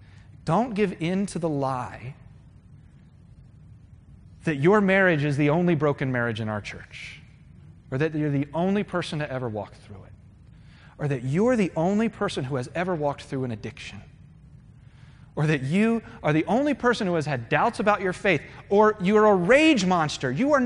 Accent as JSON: {"language": "English", "town": "Virginia Beach", "region": "Virginia", "country": "United States", "tie": "born or raised there", "said": "growing up in Virginia Beach, I actually watched the Weather Channel. We were concerned about the weather. We had hurricanes and things like that."}